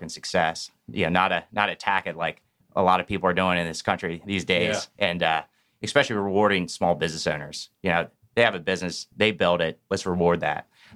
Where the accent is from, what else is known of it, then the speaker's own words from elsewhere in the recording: Pennsylvania, United States; I'm originally from Pennsylvania, about like an hour and a half west of Philadelphia, which is why I'm bald.